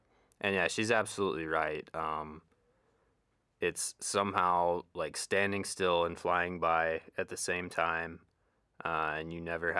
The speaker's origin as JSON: {"language": "English", "town": "Fort Walton Beach", "region": "Florida", "country": "United States", "said": "I'm from Fort Walton Beach, Florida."}